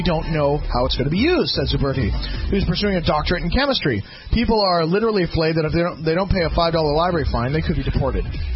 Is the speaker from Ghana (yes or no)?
no; Canada; I'm a Canadian. I can't actually comment on this.